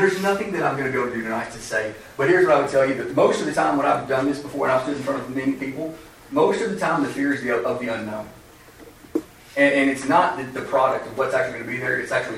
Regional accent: Murray, Kentucky, United States; We're from Murray. We're not from out of state.

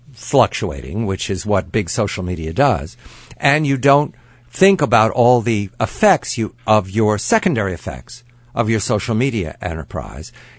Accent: Lower Merion Township, Pennsylvania, United States; Lower Marion Township.

